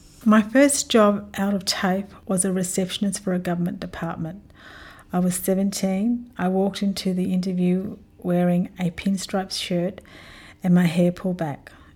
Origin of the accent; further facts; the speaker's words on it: Ulladulla, New South Wales, Australia; also born or lived in Narooma; My father then came back and took us to live with him and our stepmother in Ulladulla, where I grew up.